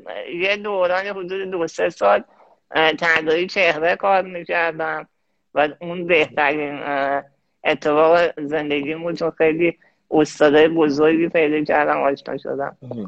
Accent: Tehran, Tehran Province, Iran; born there; من متولد تهرانم و سال 66

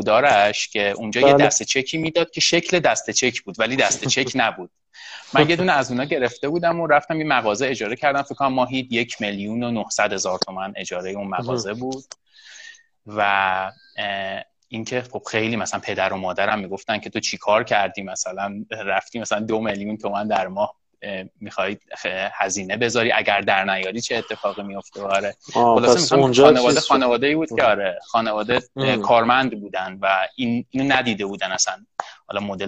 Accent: Tehran, Tehran Province, Iran; born there; من متولد تهرانم، اصلیتم حالا پدر اصفهانی بودند و 1367 به دنیا آمدم، اسفند 67.

